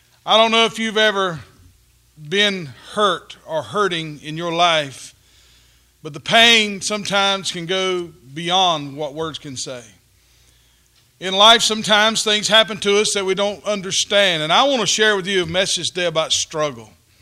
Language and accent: English; Goldsboro, North Carolina, United States; I'm a native here of Goldsboro, born and raised in Goldsboro, and this is my home.